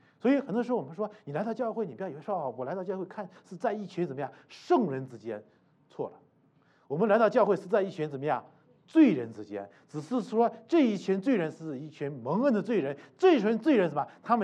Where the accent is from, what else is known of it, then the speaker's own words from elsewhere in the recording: Shanxi, China; 因为我老家是山西的嘛，所以但是我服侍呢，我的教会是在四川。